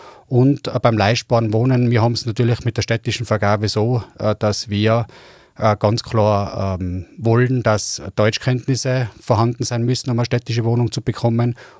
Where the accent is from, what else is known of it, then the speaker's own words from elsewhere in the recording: Innsbruck, Tyrol, Austria; Ich bin ein Innsbrucker, der da aufgewachsen ist, der jetzt bereits 44 Jahre da lebt. Ich bin ledig, Vater einer fast 21-jährigen Tochter und leidenschaftlicher Innsbrucker